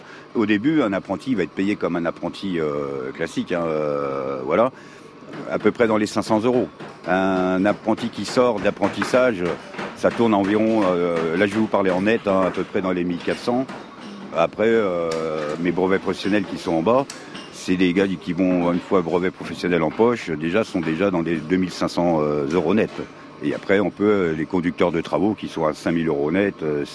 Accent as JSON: {"language": "French", "region": "Occitanie", "country": "France", "tie": "born or raised there", "said": "Moi, je suis natif de Lozère, donc … depuis ça."}